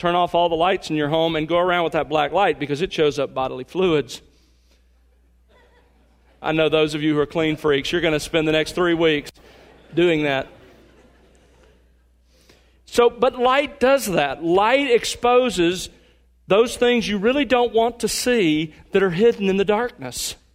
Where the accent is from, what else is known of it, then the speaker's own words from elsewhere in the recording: Mobile, Alabama, United States; you know I grew up in Mobile, Alabama. And in Mobile, we lived there by the coast.